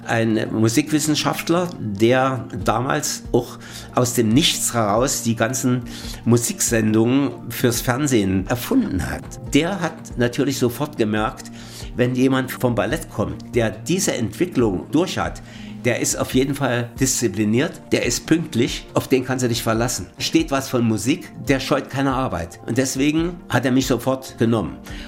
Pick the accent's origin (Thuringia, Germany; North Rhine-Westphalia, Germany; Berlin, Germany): Thuringia, Germany; Weimar; born there; Ich wurde in Weimar geboren und zwar 1935.